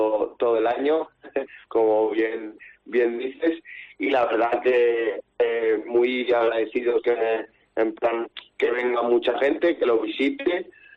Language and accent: Spanish; Mascarell, Valencian Community, Spain; he aceptado esta responsabilidad por el cariño que le tengo a mi pueblo, porque quiero ayudar a mejorarlo